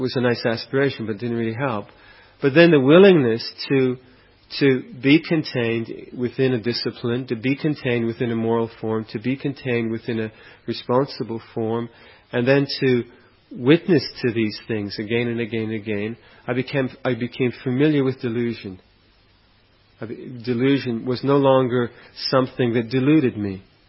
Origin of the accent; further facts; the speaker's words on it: England, United Kingdom; I'm an Englishman anyway.